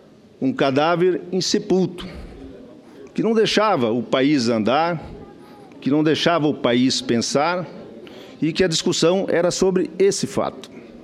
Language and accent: Portuguese; Brazil; eu quero, como brasileiro e como parlamentar, ter uma oportunidade de mudar o status quo